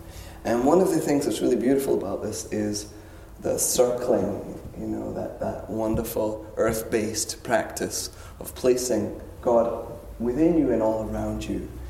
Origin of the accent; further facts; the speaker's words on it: Scotland, United Kingdom; I'm Scottish, I have to be a little bit sarcastic.